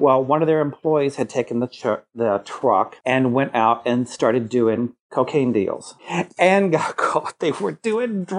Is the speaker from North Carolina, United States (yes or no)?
no; Tennessee, United States; Now, you and I are both Southern. I'm from Tennessee.